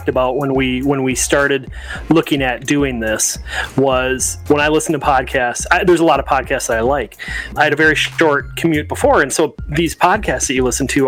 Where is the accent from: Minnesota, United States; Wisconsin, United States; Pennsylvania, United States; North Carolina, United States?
Minnesota, United States; Minneapolis; I am also from the Midwest, the beautiful Twin Cities of Minneapolis and St. Paul.